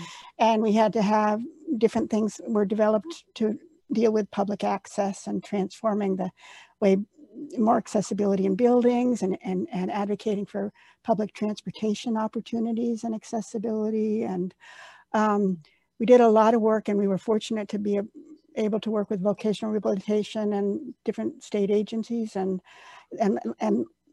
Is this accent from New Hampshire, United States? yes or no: yes; New Hampshire, United States; also born or lived in Vermont; I was born in Vermont and lived in, grew up in New Hampshire, and then moved back to Vermont.